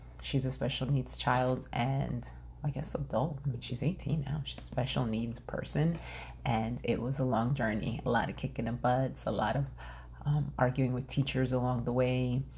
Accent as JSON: {"language": "English", "town": "Yonkers", "region": "New York", "country": "United States", "said": "I'm from Yonkers, and … is like the GOAT. Not just in Yonkers, but like everywhere. But when you're from Yonkers, from the same part of town that he's from, it really hits you when someone passes away."}